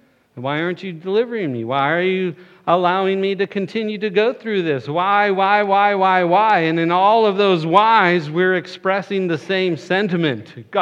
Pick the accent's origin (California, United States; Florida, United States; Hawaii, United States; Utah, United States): Florida, United States; I'm from South Florida. I loved the beach.